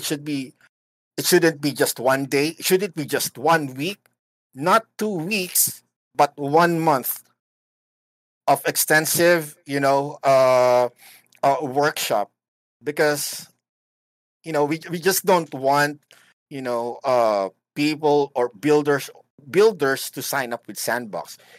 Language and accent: English; Philippines; English is a second language; Yep, I'm from the Philippines.